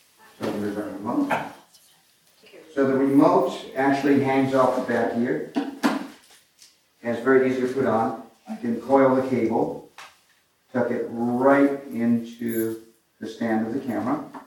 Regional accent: California, United States; now in Austin, United States; I'm also from California originally, and I have a home in Austin.

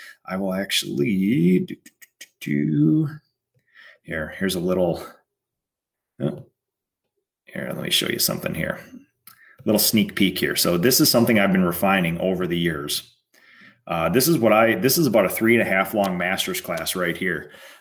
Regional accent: Eden Prairie, Minnesota, United States; I'm from Eden Prairie.

